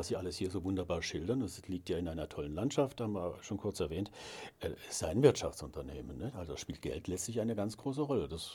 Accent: Lindau, Bavaria, Germany; Gut, ich komme vom Bodensee aus Lindau, ist ein Katzensprung.

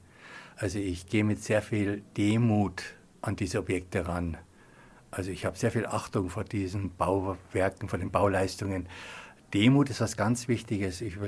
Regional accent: Munich, Bavaria, Germany; Ich bin ja ein Münchner und Südmünchner auch noch.

